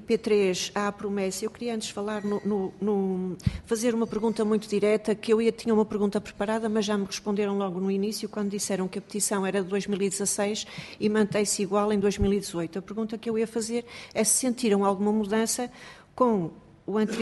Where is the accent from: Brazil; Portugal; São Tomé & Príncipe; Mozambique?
Portugal; Porto, Norte; Sou do Porto, tenho-me deslocado com frequência a Viseu